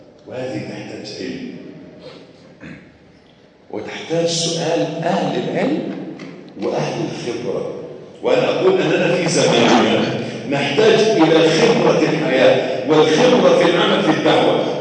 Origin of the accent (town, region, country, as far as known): Egypt